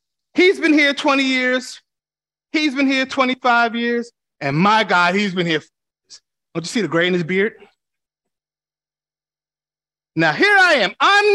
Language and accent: English; New York, United States; Listen, you know me. I'm from New York. I'm a straight talker.